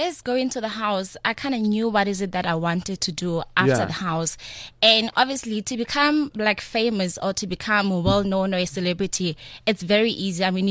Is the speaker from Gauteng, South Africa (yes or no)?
no; Odendaalsrus, Free State, South Africa; I was born and raised in Free State, in a very small town in Free State called Odendaals Vrees.